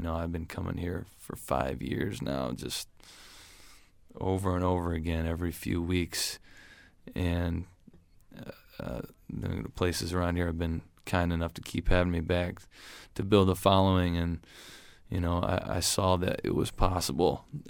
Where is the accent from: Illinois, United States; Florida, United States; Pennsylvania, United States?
Illinois, United States; Bloomington; So we did my hometown, Bloomington, Chicago, Minneapolis, St. Louis, Quad Cities